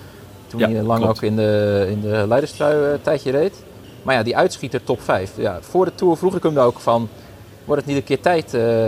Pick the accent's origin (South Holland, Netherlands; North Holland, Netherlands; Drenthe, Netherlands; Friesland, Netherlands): Drenthe, Netherlands; Ik kom zelf uit Drenthe